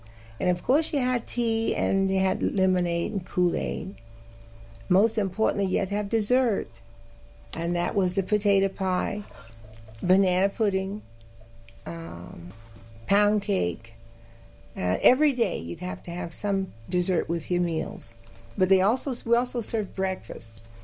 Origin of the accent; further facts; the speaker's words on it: Las Vegas, Nevada, United States; I grew up right here in Las Vegas. On Jackson Street, we had a restaurant.